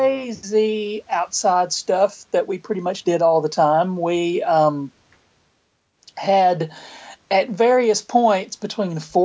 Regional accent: Clanton, Alabama, United States; Yes. Well, Alabama, yes. I'm from Clanton, Alabama.

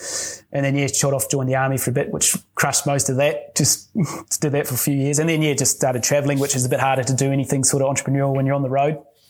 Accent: New Zealand; now in Australia; And especially being a Kiwi, our work ethic is quite good.

